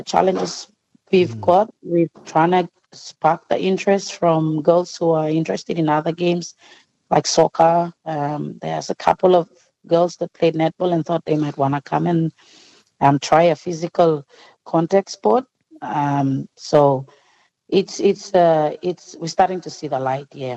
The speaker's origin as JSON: {"language": "English", "country": "Papua New Guinea", "said": "because I'm not from Port Moresby, I'm from the second city of PNG."}